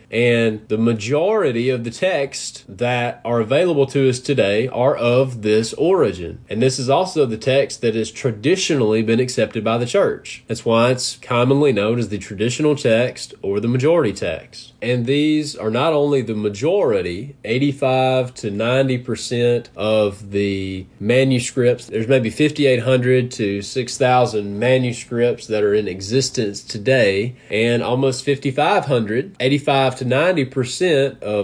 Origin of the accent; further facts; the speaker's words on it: United States; because I'm American and I'm English, so that's the language that I speak.